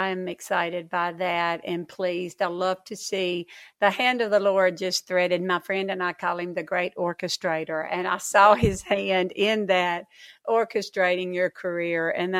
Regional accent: the South, United States; accent: Southern; if my Southern accent's kind of tricky there

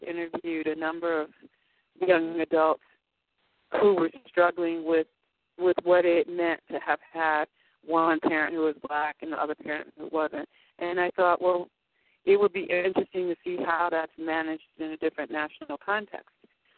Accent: Chicago, Illinois, United States; I grew up in Chicago where, regardless of your level of education or your class, if you were black, you tended to live in a predominantly black neighborhood.

